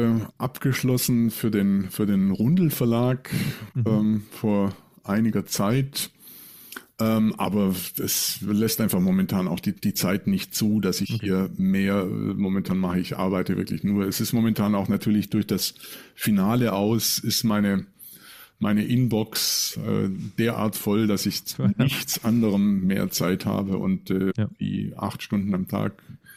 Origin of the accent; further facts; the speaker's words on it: Ulm, Baden-Württemberg, Germany; born there; Ich komme ja auch wieder in meine Geburtsstadt zurück. Ne? Ich bin ja in Ulm.